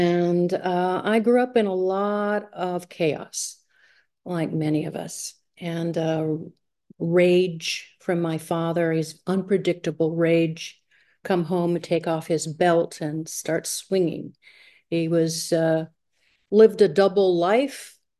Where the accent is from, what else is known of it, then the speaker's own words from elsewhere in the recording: California, United States; I'm from Southern California.